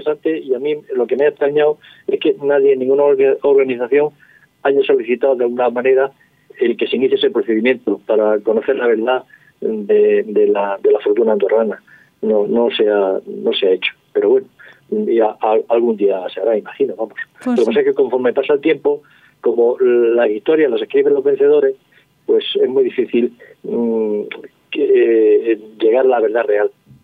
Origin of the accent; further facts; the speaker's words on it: Almería, Andalusia, Spain; born there; yo nací en Almería, y yo puse un personaje de Almería